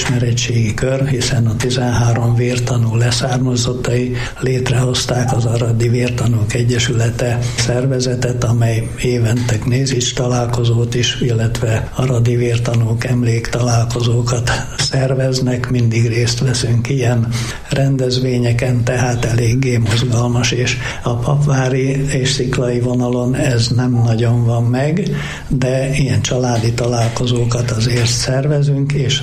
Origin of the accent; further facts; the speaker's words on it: Salgótarján, Nógrád, Hungary; az is vagyok, de édesanyám evangélikus, Salgótarjánban nőttem föl